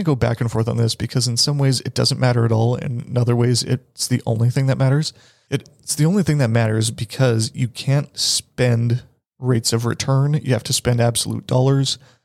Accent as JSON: {"language": "English", "country": "Canada", "said": "there are some minor inefficiencies for us as being Canadian investors"}